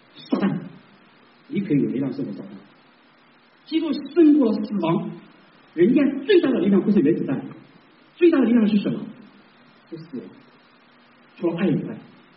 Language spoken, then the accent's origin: Chinese; China; 我们中国人没有永恒的盼望